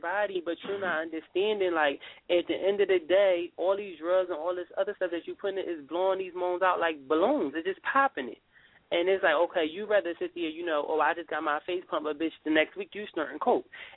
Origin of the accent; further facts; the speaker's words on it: Philadelphia, Pennsylvania, United States; I'm from Philadelphia.